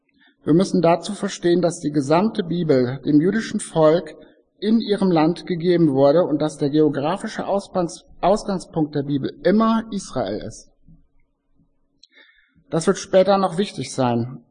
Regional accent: North Rhine-Westphalia, Germany; ich komme ja aus Westfalen, ich habe es nicht so live mitbekommen

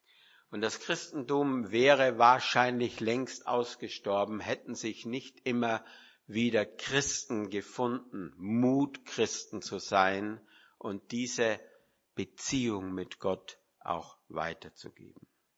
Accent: Austria; Bin ja Österreicher

